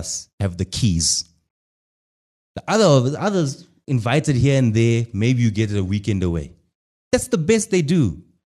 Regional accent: South Africa; I am a South African comedian.

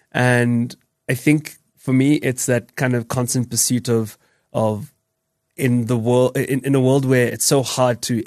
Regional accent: Soweto, Gauteng, South Africa; I think of all my friends who I grew up with in Soweto

